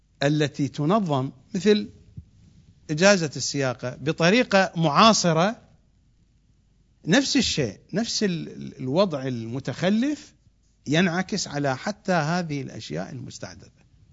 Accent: Iraq; ما عندنا في العراق نظام مصرفي حديث

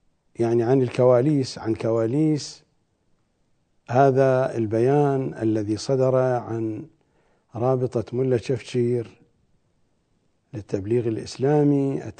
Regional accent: Iraq; ولكن أنا ابن العراق أمنع

